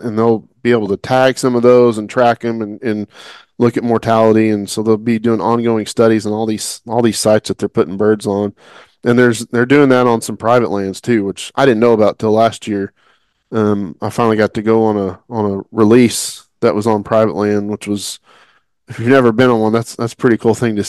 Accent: Oklahoma, United States; because growing up in Oklahoma, and I don't know about where it's up for y'all

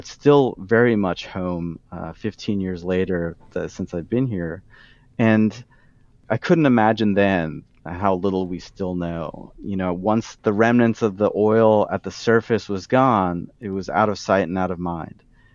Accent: Canada; also born or lived in New York; now in United States; and I'm a Canadian who lived in New York for a long time before I moved here in 2008

